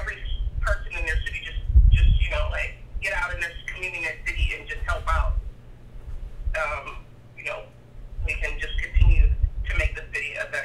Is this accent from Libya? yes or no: no; Houston, Texas, United States; When I was growing up in Houston, I grew up in, you know, poor low-income areas.